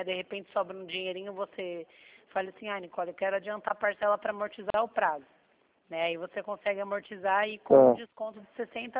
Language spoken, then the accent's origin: Portuguese; Sorocaba, São Paulo, Brazil; Eu sou de Sorocaba.